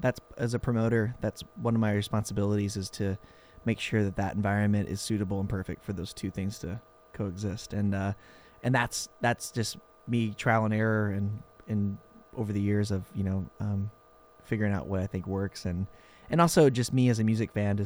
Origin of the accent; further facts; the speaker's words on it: Columbia, Missouri, United States; now in Bay Area, United States; I mean, in 2005, I moved to the Bay Area from Columbia, Missouri